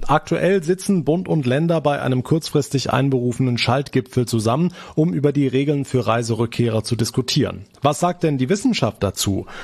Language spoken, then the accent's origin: German; Rhineland-Palatinate, Germany; bei uns in Rheinland-Pfalz starten die Sommerferien heute in 3 Wochen